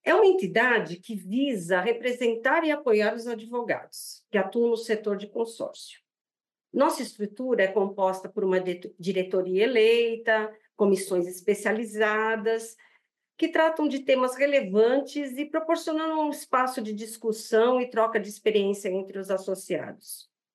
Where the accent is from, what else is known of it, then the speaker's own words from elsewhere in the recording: São Paulo, Brazil; Eu sou paulistana.